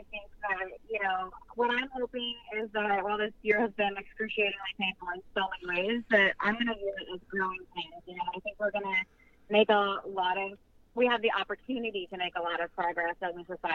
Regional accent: Roanoke, Virginia, United States; I can hear it because I am from Roanoke, Virginia, which is where I was born and raised.

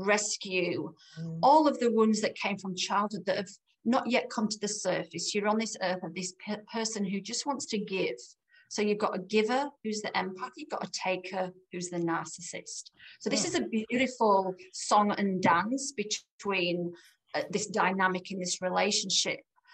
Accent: Yorkshire and the Humber, United Kingdom; moved away as an adult; now in Australia; I am English, originally from the Yorkshire, the north of England, and I came to Australia about 20 years ago for a better life

